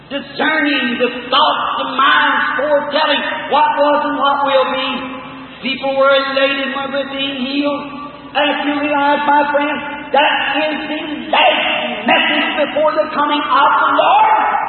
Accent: United States; I'm American and I love my country, but I believe in real Americanism.

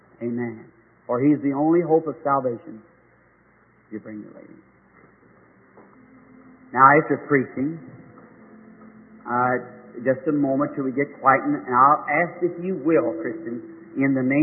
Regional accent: Ireland; Spanish people, and I'm Irish, so it's two different nationalities of people.

